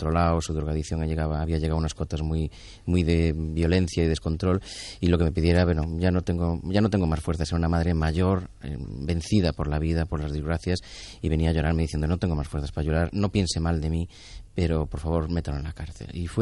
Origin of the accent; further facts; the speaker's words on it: Galicia, Spain; yo claro, como gallego conozco las realidades más o menos cercanas